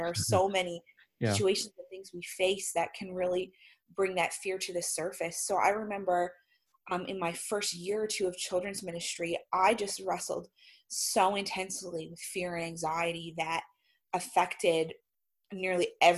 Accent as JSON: {"language": "English", "region": "Newfoundland and Labrador", "country": "Canada", "said": "I am from Canada, from a little province called Newfoundland"}